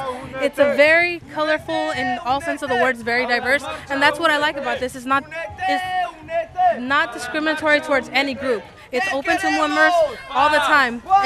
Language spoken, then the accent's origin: English; Santa Cruz, California, United States; because I'm from Santa Cruz, but I come here, I commute every week for meetings